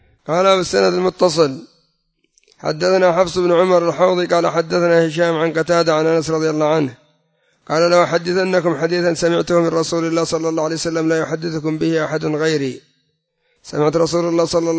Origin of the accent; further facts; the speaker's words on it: Yemen; أما عندنا في اليمن حدث ولا حرج